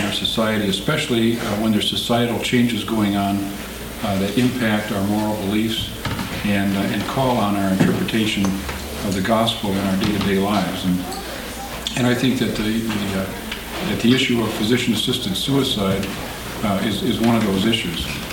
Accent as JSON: {"language": "English", "town": "Duluth", "region": "Minnesota", "country": "United States", "said": "I'm from Duluth, Minnesota."}